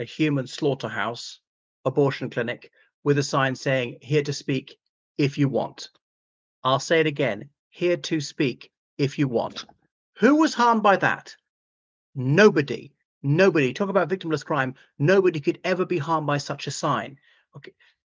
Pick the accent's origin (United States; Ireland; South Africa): Ireland; from Ireland.